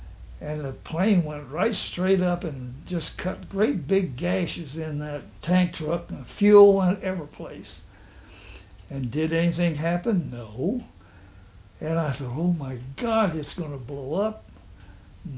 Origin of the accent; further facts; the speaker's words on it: Marshall, Missouri, United States; Said, well, I'm from Marshall, Missouri.